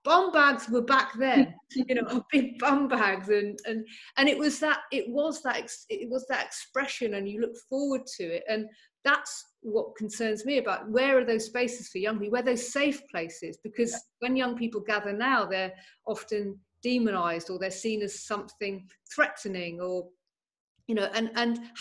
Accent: Bristol, South West England, United Kingdom; I lived in the middle of the countryside. You had to get on a bus. You went to the city. My city was Bristol, so I grew up in the West Country

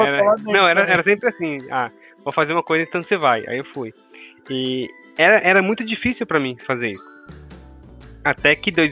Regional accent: São Paulo, Brazil; Eu sou aqui de São Paulo, tenho 39 anos

